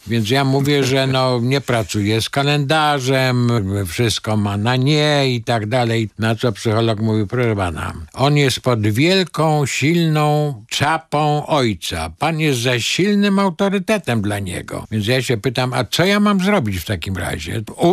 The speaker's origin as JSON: {"language": "Polish", "town": "Elbląg", "region": "Warmian-Masurian Voivodeship", "country": "Poland", "tie": "born or raised there", "also_born_or_lived": "Nowy Sącz", "said": "ja się urodziłem w 1946 roku. W 1949 roku rodzice przenieśli się z Nowego Sącza do Elbląga i praktycznie całe dzieciństwo spędziłem w Elblągu, łącznie z egzaminem maturalnym, który zdałem w drugim liceum ogólnokształcącym imienia Kazimierza Jagiellończyka w Elblągu."}